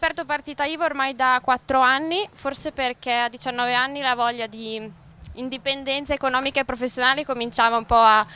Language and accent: Italian; Bologna, Emilia-Romagna, Italy; ho 23 anni e vengo da Bologna.